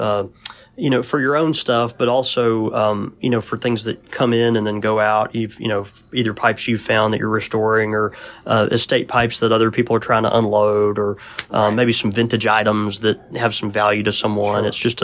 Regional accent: Mississippi, United States; I'm from Mississippi, so my verbiage is not great anyway, but go ahead.

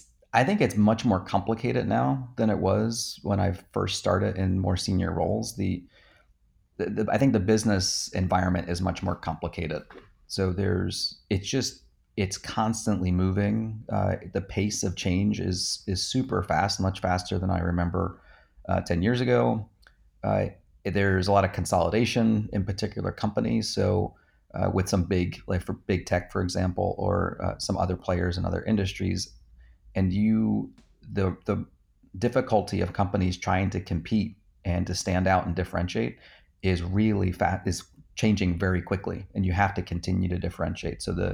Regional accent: New Jersey, United States; But I grew up in New Jersey, and half of the population in New Jersey wanted to grow up and be a lawyer. And I was in that half.

